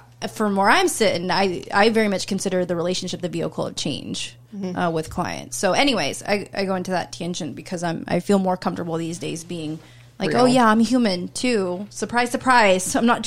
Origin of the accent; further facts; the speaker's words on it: California, United States; I'm from the San Francisco Bay Area. For my generation, it was a lot of weed